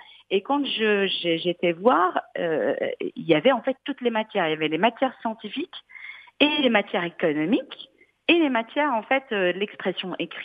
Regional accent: Casablanca, Casablanca-Settat, Morocco; moved away as an adult; comme je suis née à Casablanca et j'ai grandi jusqu'à l'âge de 20 ans

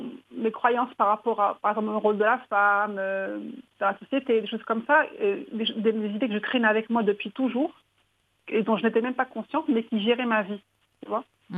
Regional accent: Casablanca, Casablanca-Settat, Morocco; now in Madrid, Spain; Donc je suis à Madrid depuis 2003. J'ai quitté Casablanca pour Madrid en 2003

